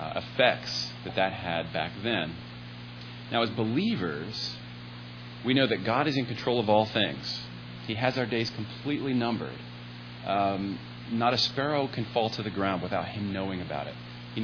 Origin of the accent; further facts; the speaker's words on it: Waynesboro, Pennsylvania, United States; Growing up in my hometown, I would hear about this every once in a while, and the reason was that at that time in Waynesboro, Pennsylvania, there was not a hospital